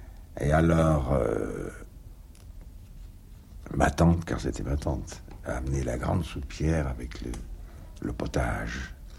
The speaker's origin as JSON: {"language": "French", "town": "Lunel", "region": "Occitanie", "country": "France", "tie": "born there", "said": "Alors moi, je suis né à Lunel."}